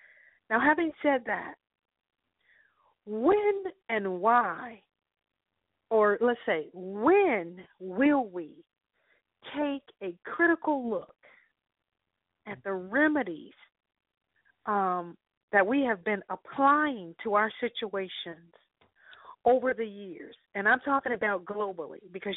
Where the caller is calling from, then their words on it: California, United States; Okay, I'm calling from Northern California.